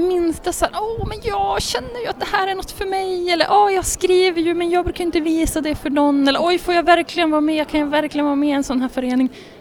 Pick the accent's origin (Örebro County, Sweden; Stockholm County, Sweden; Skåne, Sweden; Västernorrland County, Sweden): Västernorrland County, Sweden; Kramfors; Jag är från Kramfors i Ångermanland.